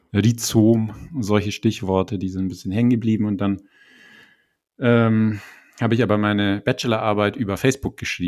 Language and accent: German; Bavaria, Germany; ich komme aus dem Allgäu. Die Menschen werden sich schon fragen, wo kommt das rollende R her? Die Frage kriege ich ungefähr zweimal die Woche gestellt. Jetzt wisst ihr es. Dort bin ich für das sehr konservative Allgäu eher Hippie-Eltern aufgewachsen.